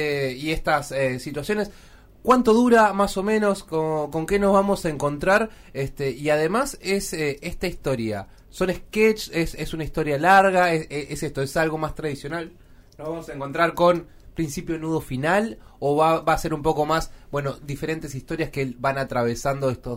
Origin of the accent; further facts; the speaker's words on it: Argentina; de reírnos de nosotros mismos, de nosotros como argentinos